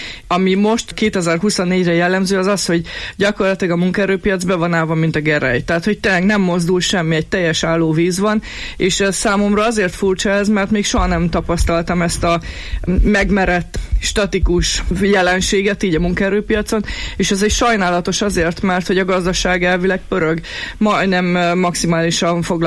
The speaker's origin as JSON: {"language": "Hungarian", "town": "Miskolc", "region": "Borsod-Abaúj-Zemplén", "country": "Hungary", "tie": "born or raised there", "said": "miskolciként, borsodiként nagyon jól ismerjük a térségnek a munkaerőpiacát, hiszen itt nőttünk fel, itt végeztük az egyetemeinket, itt vannak a rokonaink, barátaink, ismerősöink, és itt dolgoztunk ebben a régióban"}